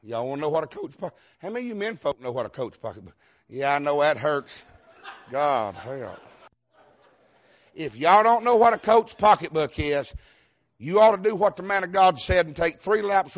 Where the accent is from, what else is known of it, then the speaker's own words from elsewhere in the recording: Georgia, United States; I deal with deacons too. And I'm from Georgia. We don't care. We ain't never had no sense and don't plan on getting none.